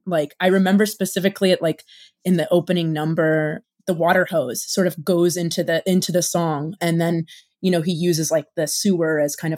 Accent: Chicago, Illinois, United States; So I grew up in Chicago

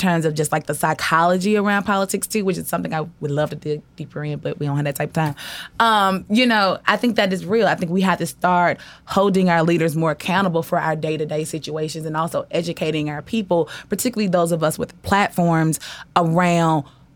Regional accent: Mississippi, United States; I'm from the South, like the deep red South.

